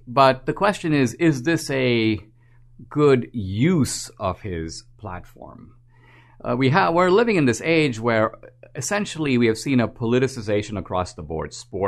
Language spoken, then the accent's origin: English; India; growing up in India